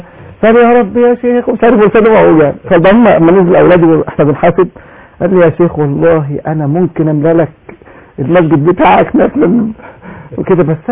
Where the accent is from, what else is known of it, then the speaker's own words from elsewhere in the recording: Askaros, Gharbia, Egypt; born there; فالمنطقه دي فيها بعض الناس يعني فيها وفيها خيرات كثيره وناس افاضل وانا مولود فيها اصلا